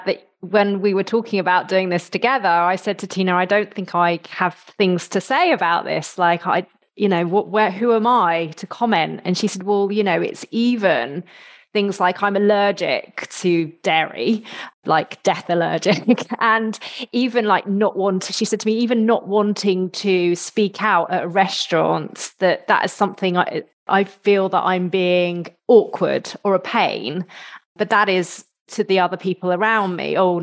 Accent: United Kingdom; And as a British thing as well, we're often keeping a stiff upper lip.

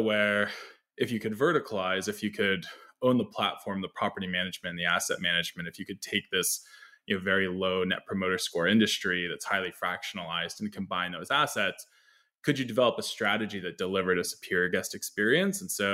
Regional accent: New York, United States; So to quickly share my story, I grew up in New York, just north of the city, became an internet kid pretty early

